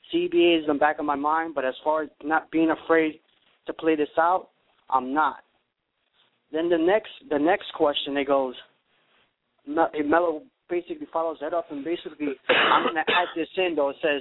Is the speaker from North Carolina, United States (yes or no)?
yes; Charlotte, North Carolina, United States; So I'm actually from